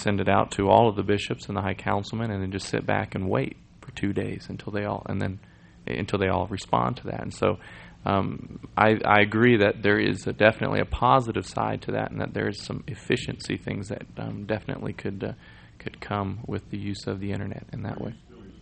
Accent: Texas, United States; I'm from Texas, so I can, I go with you there.

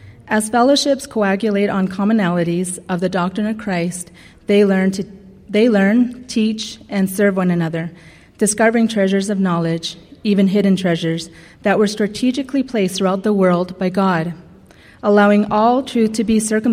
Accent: Alberta, Canada; And I come from the Siksika Nation. You can say it by this way. You can say, I'm sick, say ah. So Siksika. Good, all right. I grew up on the reservation with parents that with their first language was Blackfoot.

